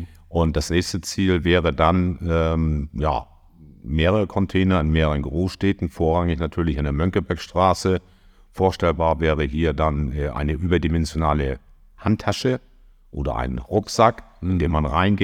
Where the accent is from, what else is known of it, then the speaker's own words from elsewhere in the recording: Kiel, Schleswig-Holstein, Germany; born there; now in Hamburg, Germany; Wenn ich ganz ehrlich bin, ich bin in Kiel geboren.